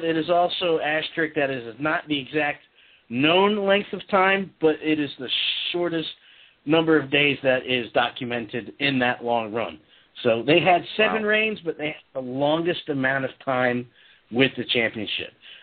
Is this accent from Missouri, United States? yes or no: no; New Jersey, United States; I was biased being from Jersey.